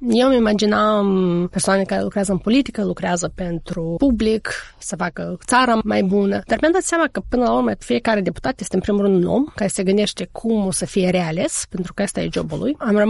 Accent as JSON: {"language": "Romanian", "country": "Moldova", "lives_now": "Kansas, United States", "said": "am venit din Moldova jumătate de ani în urmă, ce vrei de la mine?"}